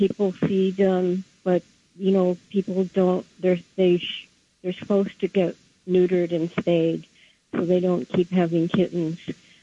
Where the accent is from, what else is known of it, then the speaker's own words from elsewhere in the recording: New York, United States; I'm a New Yorker, and I rescued feral cats and kittens for years, and I'm retired. I'm 84 years old now, so I can't do it anymore.